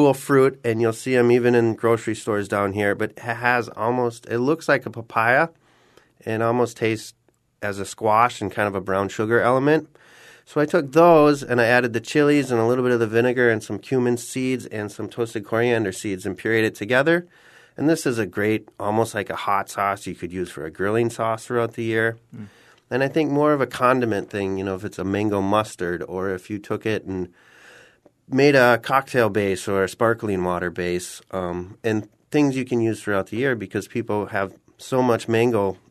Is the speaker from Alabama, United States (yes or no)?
no; Minnesota, United States; You know, I'm from Minnesota originally where I pickle my northern that I catch in the winter because you can only feed your family so much northern.